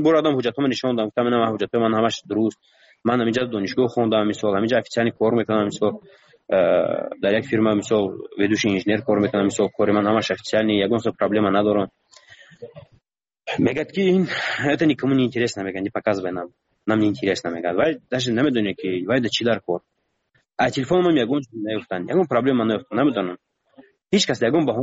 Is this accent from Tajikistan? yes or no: yes; Tajikistan; من گفتم من تاجیکم گفتم از تاجیکستانم